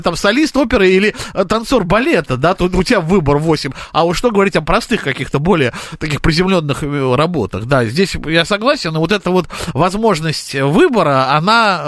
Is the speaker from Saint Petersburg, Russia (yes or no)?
yes; Saint Petersburg, Russia; я петербуржец, но жил в Москве